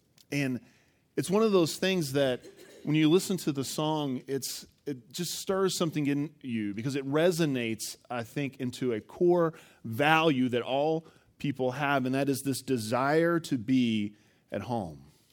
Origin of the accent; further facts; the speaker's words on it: Evansville, Indiana, United States; I'm from Evansville. I'm from Indiana.